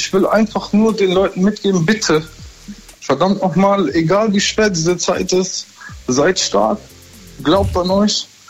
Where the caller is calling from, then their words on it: Bensheim, Hesse, Germany; Ich komme aus Bensheim, das liegt in der Nähe von Frankfurt.